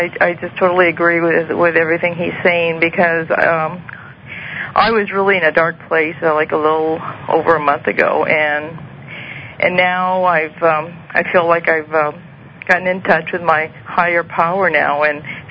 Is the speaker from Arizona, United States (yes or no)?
yes; Phoenix, Arizona, United States; now in Omaha, United States; Omaha, Nebraska.